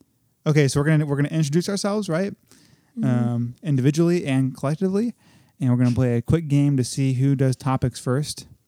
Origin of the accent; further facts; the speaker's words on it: Turlock, California, United States; also born or lived in Monterey, United States / Asheville, United States; I was born in the Monterey Peninsula in at the Chomp Hospital, California Hospital of Monterey Peninsula. Grew up in Turlock, really, but my first 5 years of my amazing life, I spent in Asheville.